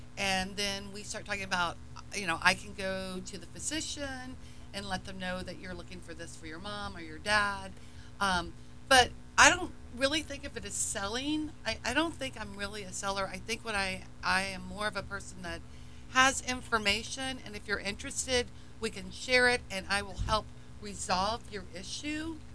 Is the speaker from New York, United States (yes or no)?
no; Cocoa Beach, Florida, United States; I grew up in Cocoa Beach